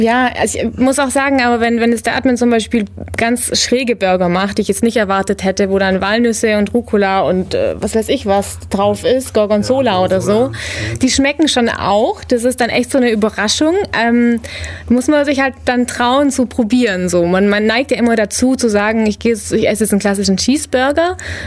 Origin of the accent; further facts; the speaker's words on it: Baden-Württemberg, Germany; also born or lived in Romania; Ich bin ja geboren in Rumänien, aufgewachsen hier so im Schwabenländle, sage ich jetzt mal, mit Banater Schwabenwurzeln